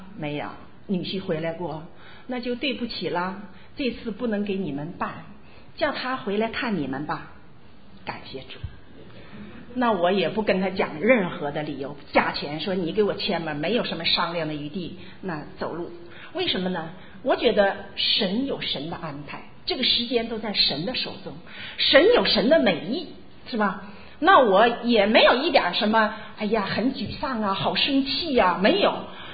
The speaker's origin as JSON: {"language": "Chinese", "country": "China", "said": "咱们都是从大陆来的哈"}